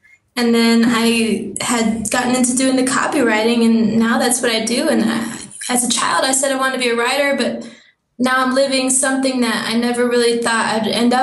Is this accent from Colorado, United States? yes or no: yes; Aurora, Colorado, United States; born there; also born or lived in Washington / California / Oklahoma / Missouri; I was born in Denver, well, Aurora. And I've lived in Washington State, California State, in both South and Central. I've lived in Oklahoma, Missouri.